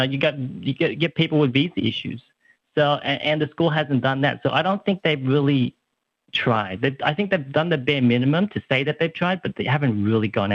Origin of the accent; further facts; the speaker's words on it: Australia; born there; I'm a second generation. So that means my parents came from Vietnam and I was born in Australia. And whilst they sent me to Saturday school where I learned Vietnamese for like an hour or two every Saturday, that just wasn't enough.